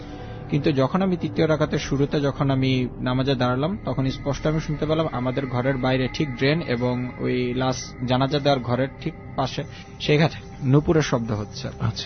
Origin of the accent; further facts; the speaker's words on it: Dhaka, Dhaka Division, Bangladesh; আমি জুরাইন ঢাকা থেকে এসেছি।